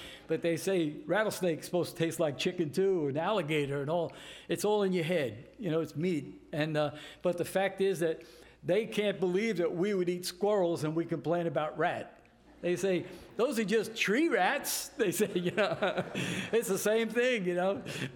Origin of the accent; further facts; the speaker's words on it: Bronx, New York, United States; So I thought, I'm from the Bronx, and the only Baptist that I had any contact with were the black Baptist churches in the Bronx.